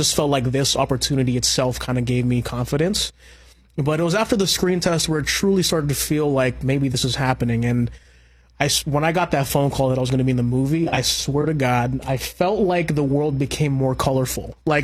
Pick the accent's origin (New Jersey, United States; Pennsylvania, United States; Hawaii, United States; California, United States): Hawaii, United States; also born or lived in New York; I was raised on Oahu.